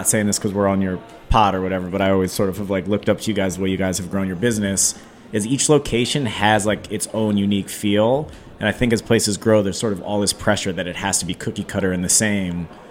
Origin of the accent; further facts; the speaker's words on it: Washington, District of Columbia, United States; Yeah, and it's like I'm from Mount Pleasant, so I grew up right here.